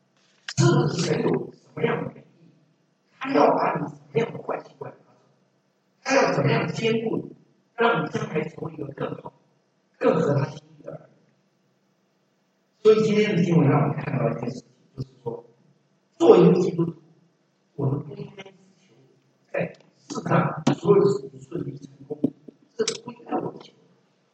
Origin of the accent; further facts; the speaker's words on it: China; 何况我们是中国人